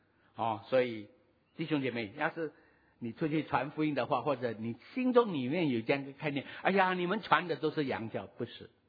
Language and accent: Chinese; China; 坦白说一句话，我们中国人是比外国人更早认识神的